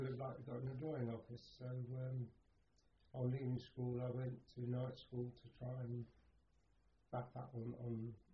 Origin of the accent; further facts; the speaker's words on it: St John's Wood, London, United Kingdom; born there; I was born in St. John's Wood. I've never been back, and I was only there a few years.